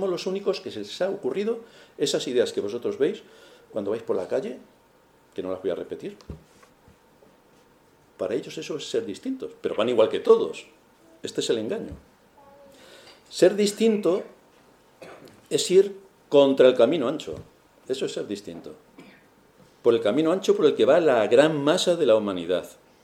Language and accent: Spanish; Castilla-La Mancha, Spain; born there; En la tierra donde yo nací, que como todos sabéis, nací en un lugar de La Mancha de cuyo nombre no quiero ni acordarme, es la zona de Europa de mayor producción de vino.